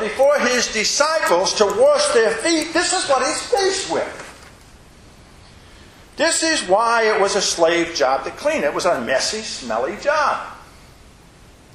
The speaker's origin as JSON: {"language": "English", "town": "Richmond", "region": "Indiana", "country": "United States", "tie": "born or raised there", "said": "When I was growing up in Richmond, Indiana, one of the jobs I had, once I was old enough, was to take the garbage out."}